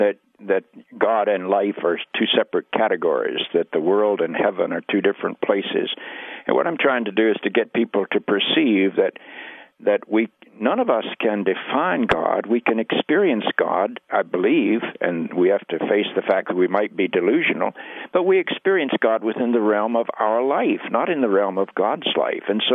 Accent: the South, United States; But Weldon, I grew up in the South, and I lived through the race battles and the civil rights movement and the desegregation.

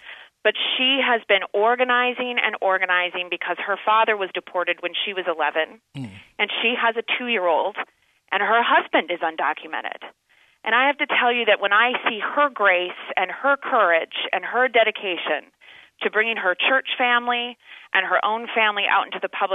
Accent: Iowa, United States; I'm actually originally from Iowa. I'm an Iowa girl, and I have been a Midwesterner my whole life.

